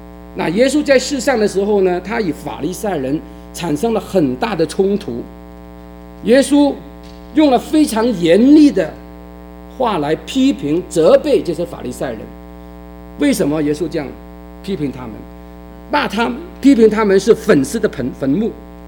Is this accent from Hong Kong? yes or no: yes; Hong Kong; 我们香港人看不起中国来的人，中国人呢，对我们香港人呢，可能也看不起。